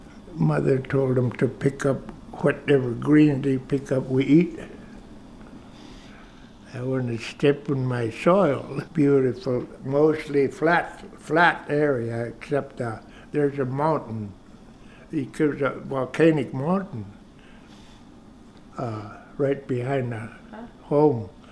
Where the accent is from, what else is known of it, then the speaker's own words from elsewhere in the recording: Northeast Cape, Alaska, United States; I was born in St. Lawrence Island, Northeast Cape, Sivak, 1936.